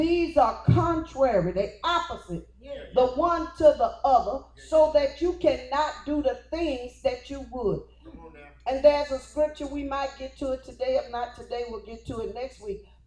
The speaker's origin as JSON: {"language": "English", "region": "Louisiana", "country": "United States", "said": "because you know I was one from Louisiana."}